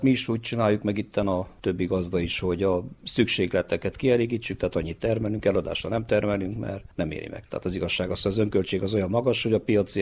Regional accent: Ehed, Hungary; ehedi lakós, itt születtem, itt éltem le az életem nagy részét

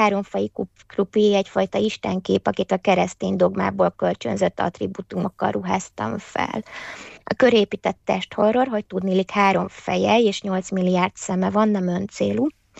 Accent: Budapest, Hungary; also born or lived in Székelykeresztúr, Romania; Budapesten nőttem fel, de erdélyi gyökerekkel rendelkezem. 8 éves koromig Székelyföldön éltem, Székelykeresztúron.

